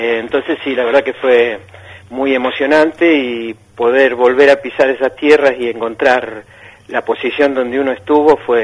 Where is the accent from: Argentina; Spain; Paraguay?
Argentina; Rivas, Buenos Aires Province; also born or lived in Rawson; porque en ese momento estaba viviendo en Rivas. Ajá. Yo en realidad soy nacido en Rawson, pero de chiquito estuve en Rivas